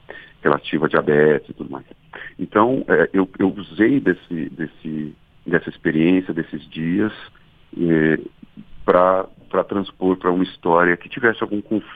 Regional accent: Lorena, São Paulo, Brazil; Eu também cresci em Lorena em algum período da minha vida.

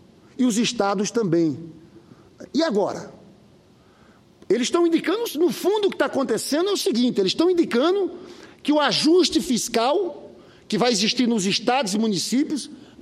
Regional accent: Brazil; a nossa preocupação enquanto brasileiros

